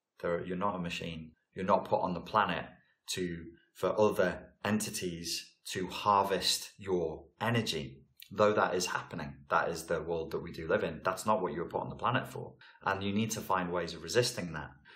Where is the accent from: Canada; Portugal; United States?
Portugal; now in United Kingdom; I was raised in Portugal. I was raised in a hot climate.